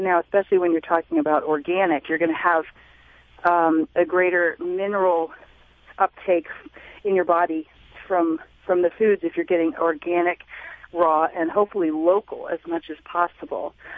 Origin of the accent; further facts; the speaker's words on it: Richmond, Virginia, United States; now in Sedona, United States; I grew up in Richmond, Virginia, and then I was traveling a lot in California and Hawaii and Oregon and Arizona, for about 7 years before I settled here in Sedona.